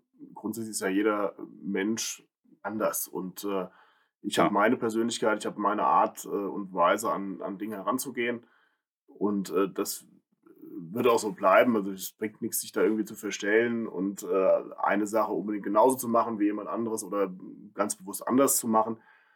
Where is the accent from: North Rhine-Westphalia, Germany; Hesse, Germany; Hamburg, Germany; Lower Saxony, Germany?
Hesse, Germany; Taunusstein; Ja, ich bin in Bleinstadt aufgewachsen und insofern, ja, die allermeiste Zeit meines Lebens und vor allem Kindheit und Jugend habe ich hier in Taunusstein verbracht.